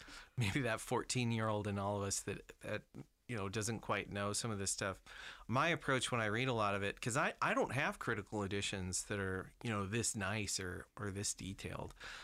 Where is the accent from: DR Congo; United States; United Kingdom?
United Kingdom; I only give you shit because I'm British.